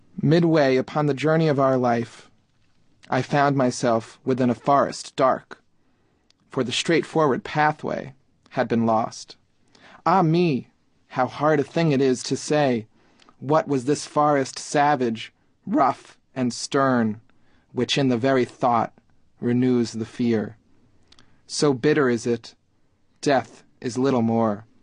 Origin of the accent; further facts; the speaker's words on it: Fort Lauderdale, Florida, United States; I think part of it, Dick, was that I grew up in Fort Lauderdale, Florida.